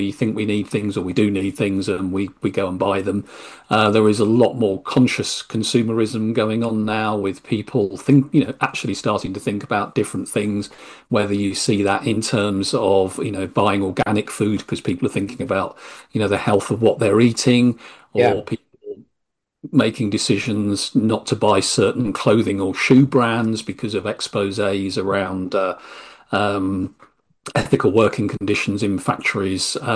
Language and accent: English; East of England, United Kingdom; I'm a Norfolk person myself. I was born and bred, long family lineage from northwest Norfolk.